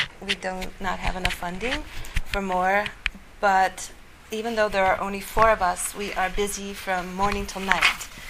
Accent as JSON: {"language": "English", "town": "Lakewood", "region": "New Jersey", "country": "United States", "moved": "as an adult", "lives_now": "Calgary, Canada", "said": "Hello to everybody that I know. Hello to everybody that I don't know. I was originally from Lakewood, and after 30 years"}